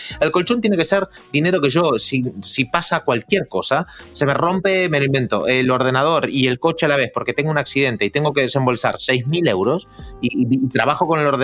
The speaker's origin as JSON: {"language": "Spanish", "country": "Argentina", "said": "No he visto bancos caer, soy argentino, conozco, sé de lo que hablo"}